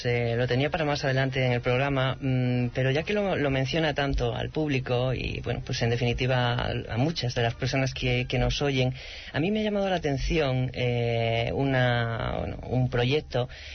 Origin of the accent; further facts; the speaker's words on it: Spain; no sé qué lugar tenemos nosotros como españoles.